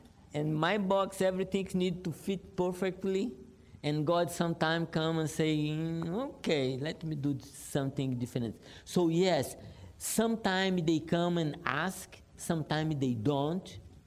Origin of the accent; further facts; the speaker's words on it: Rio de Janeiro, Brazil; Where I come from originally, I didn't say I come from Brazil. Okay. I came from the most exciting town in the world, Rio de Janeiro.